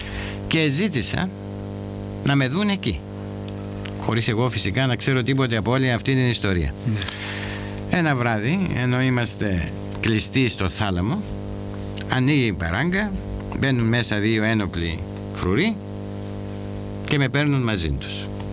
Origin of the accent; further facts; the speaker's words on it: Greece; είμαι Έλληνας και πιστεύω στην ελευθερία και στον αγώνα για την ελευθερία της πατρίδας μου.